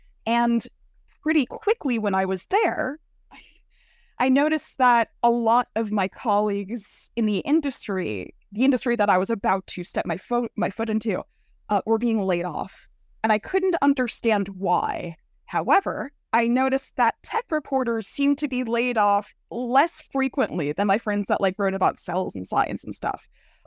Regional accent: Canada; I am Canadian, but I can put on a brave face for you guys.

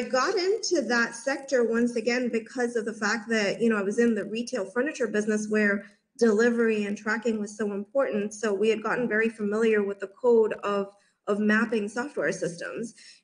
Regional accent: Zambia; now in United States; So I'm originally from Zambia, from Central Africa, and I came into the country in 1991

